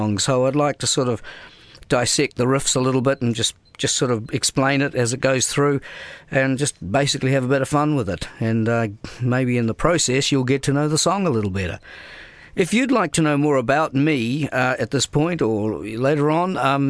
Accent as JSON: {"language": "English", "country": "New Zealand", "said": "I'm a New Zealander. That's where my accent is coming from here."}